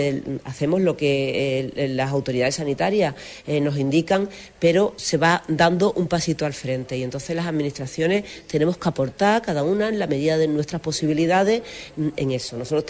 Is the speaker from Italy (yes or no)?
no; Huelva, Andalusia, Spain; en Huelva tenemos muchas cosas importantes y somos cuna de América y cuna del fandango, y nuestra gastronomía tiene un primer nivel.